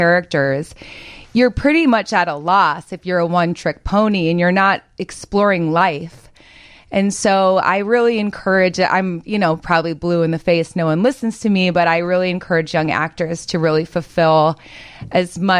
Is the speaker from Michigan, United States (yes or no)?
no; Evanston, Illinois, United States; I'm from Evanston, and I had this wonderful life in Evanston